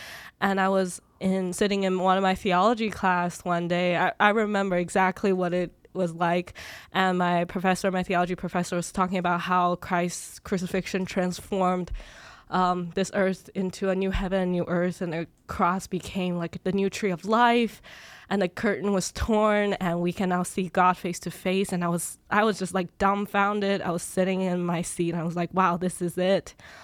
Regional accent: China; Growing up in China, it was really hard because I had something called sensory processing disorder.

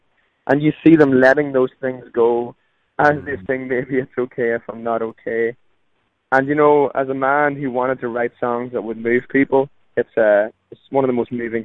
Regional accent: Ireland; Well, I grew up Roman Catholic in Ireland.

